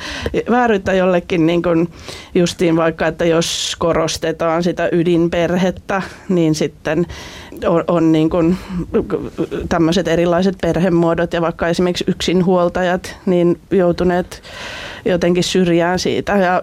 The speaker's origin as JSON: {"language": "Finnish", "town": "Ylistaro", "region": "South Ostrobothnia", "country": "Finland", "tie": "born or raised there", "said": "itse olen kasvanut tuolla Ylistarossa ja myöskin maanviljelijäperheessä. Ja itsellä oli isovanhemmat sen verran nuoria, että eivät ole olleet sodassa, mutta sitten tosiaan niin kuin isän puolelta on sitten Karjalan evakko."}